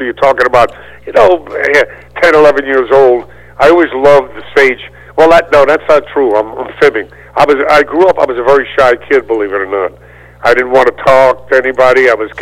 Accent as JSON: {"language": "English", "town": "Brooklyn", "region": "New York", "country": "United States", "tie": "born or raised there", "said": "No, I grew up in Brooklyn. I'm a Brooklyn kid."}